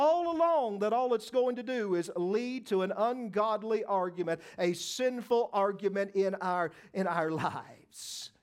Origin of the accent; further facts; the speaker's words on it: Germany; By growing up in Germany, I became very interested in World War II history, because it was literally everywhere that you looked.